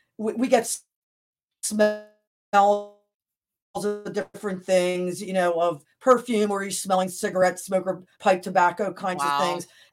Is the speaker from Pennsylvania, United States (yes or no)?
yes; Upper Darby, Pennsylvania, United States; And when I lived only about 5 miles from here, I grew up in Upper Darby